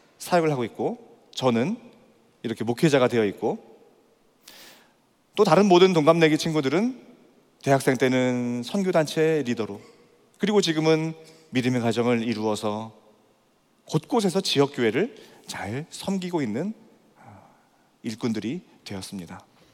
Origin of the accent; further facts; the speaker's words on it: Jecheon, North Chungcheong, South Korea; 제가 나고 자란 그 제천이라는 그 동네는 이 기독 연합운동이 굉장히 활발했습니다.